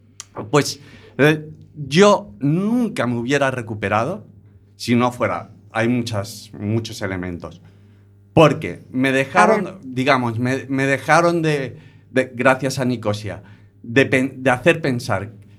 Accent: Barcelona, Catalonia, Spain; Yo vengo de Barcelona, vengo de Radio Nicosia

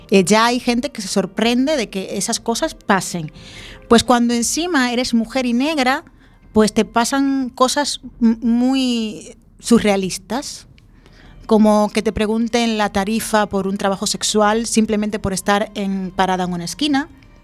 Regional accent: Dominican Republic; moved away; Yo tengo claro que soy una persona que tiene pocos años en este país y bueno, soy migrante, soy de República Dominicana

